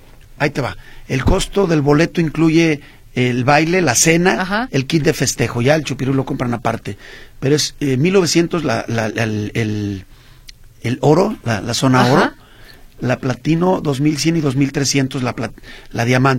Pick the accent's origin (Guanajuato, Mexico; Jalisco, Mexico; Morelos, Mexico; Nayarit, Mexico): Jalisco, Mexico; Guadalajara; Soy de Guadalajara.